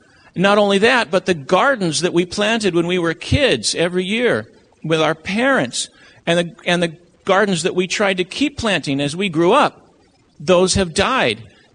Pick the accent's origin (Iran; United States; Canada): United States; Maine; also born or lived in Loma Linda, California; I'm from Maine. You know that much.